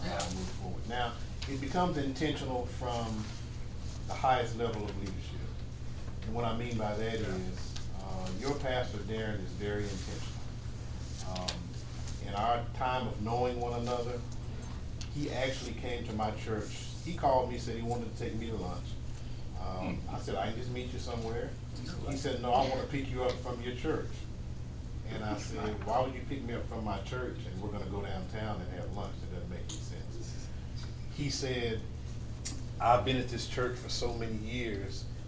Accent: Tulsa, Oklahoma, United States; I live in Gilcrease Hills. I grew up in North Tulsa.

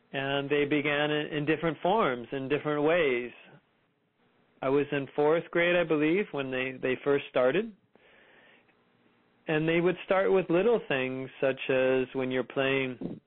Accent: Fremont, California, United States; And so I grew up in Fremont, California.

